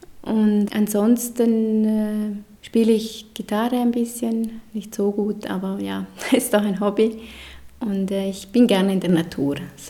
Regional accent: Liechtenstein; Ich bin Liechtensteinerin und Italienerin.

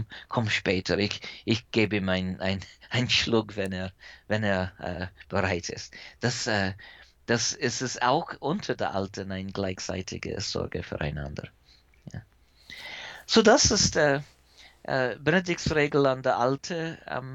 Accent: United States; German is a second language; now in Germany; weil ich bin Amerikaner

